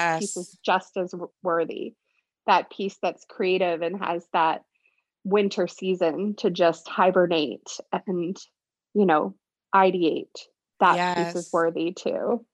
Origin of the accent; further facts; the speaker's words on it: United States; I'm not on video, so I'm a white woman. So, you know, even so where I am American white